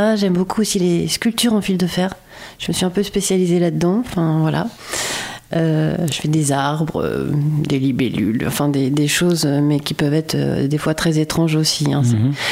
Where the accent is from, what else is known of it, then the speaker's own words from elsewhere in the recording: Grand Est, France; also born or lived in Strasbourg / Brittany; En fait, je suis originaire de Lorraine.